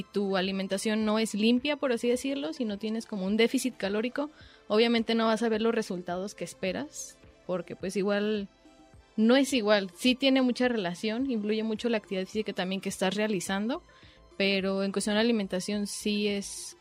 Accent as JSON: {"language": "Spanish", "country": "Mexico", "said": "nuestra dieta como mexicanos"}